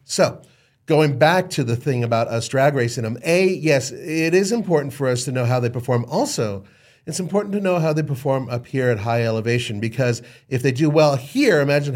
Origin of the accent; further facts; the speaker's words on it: Los Angeles, California, United States; I grew up in Los Angeles, right?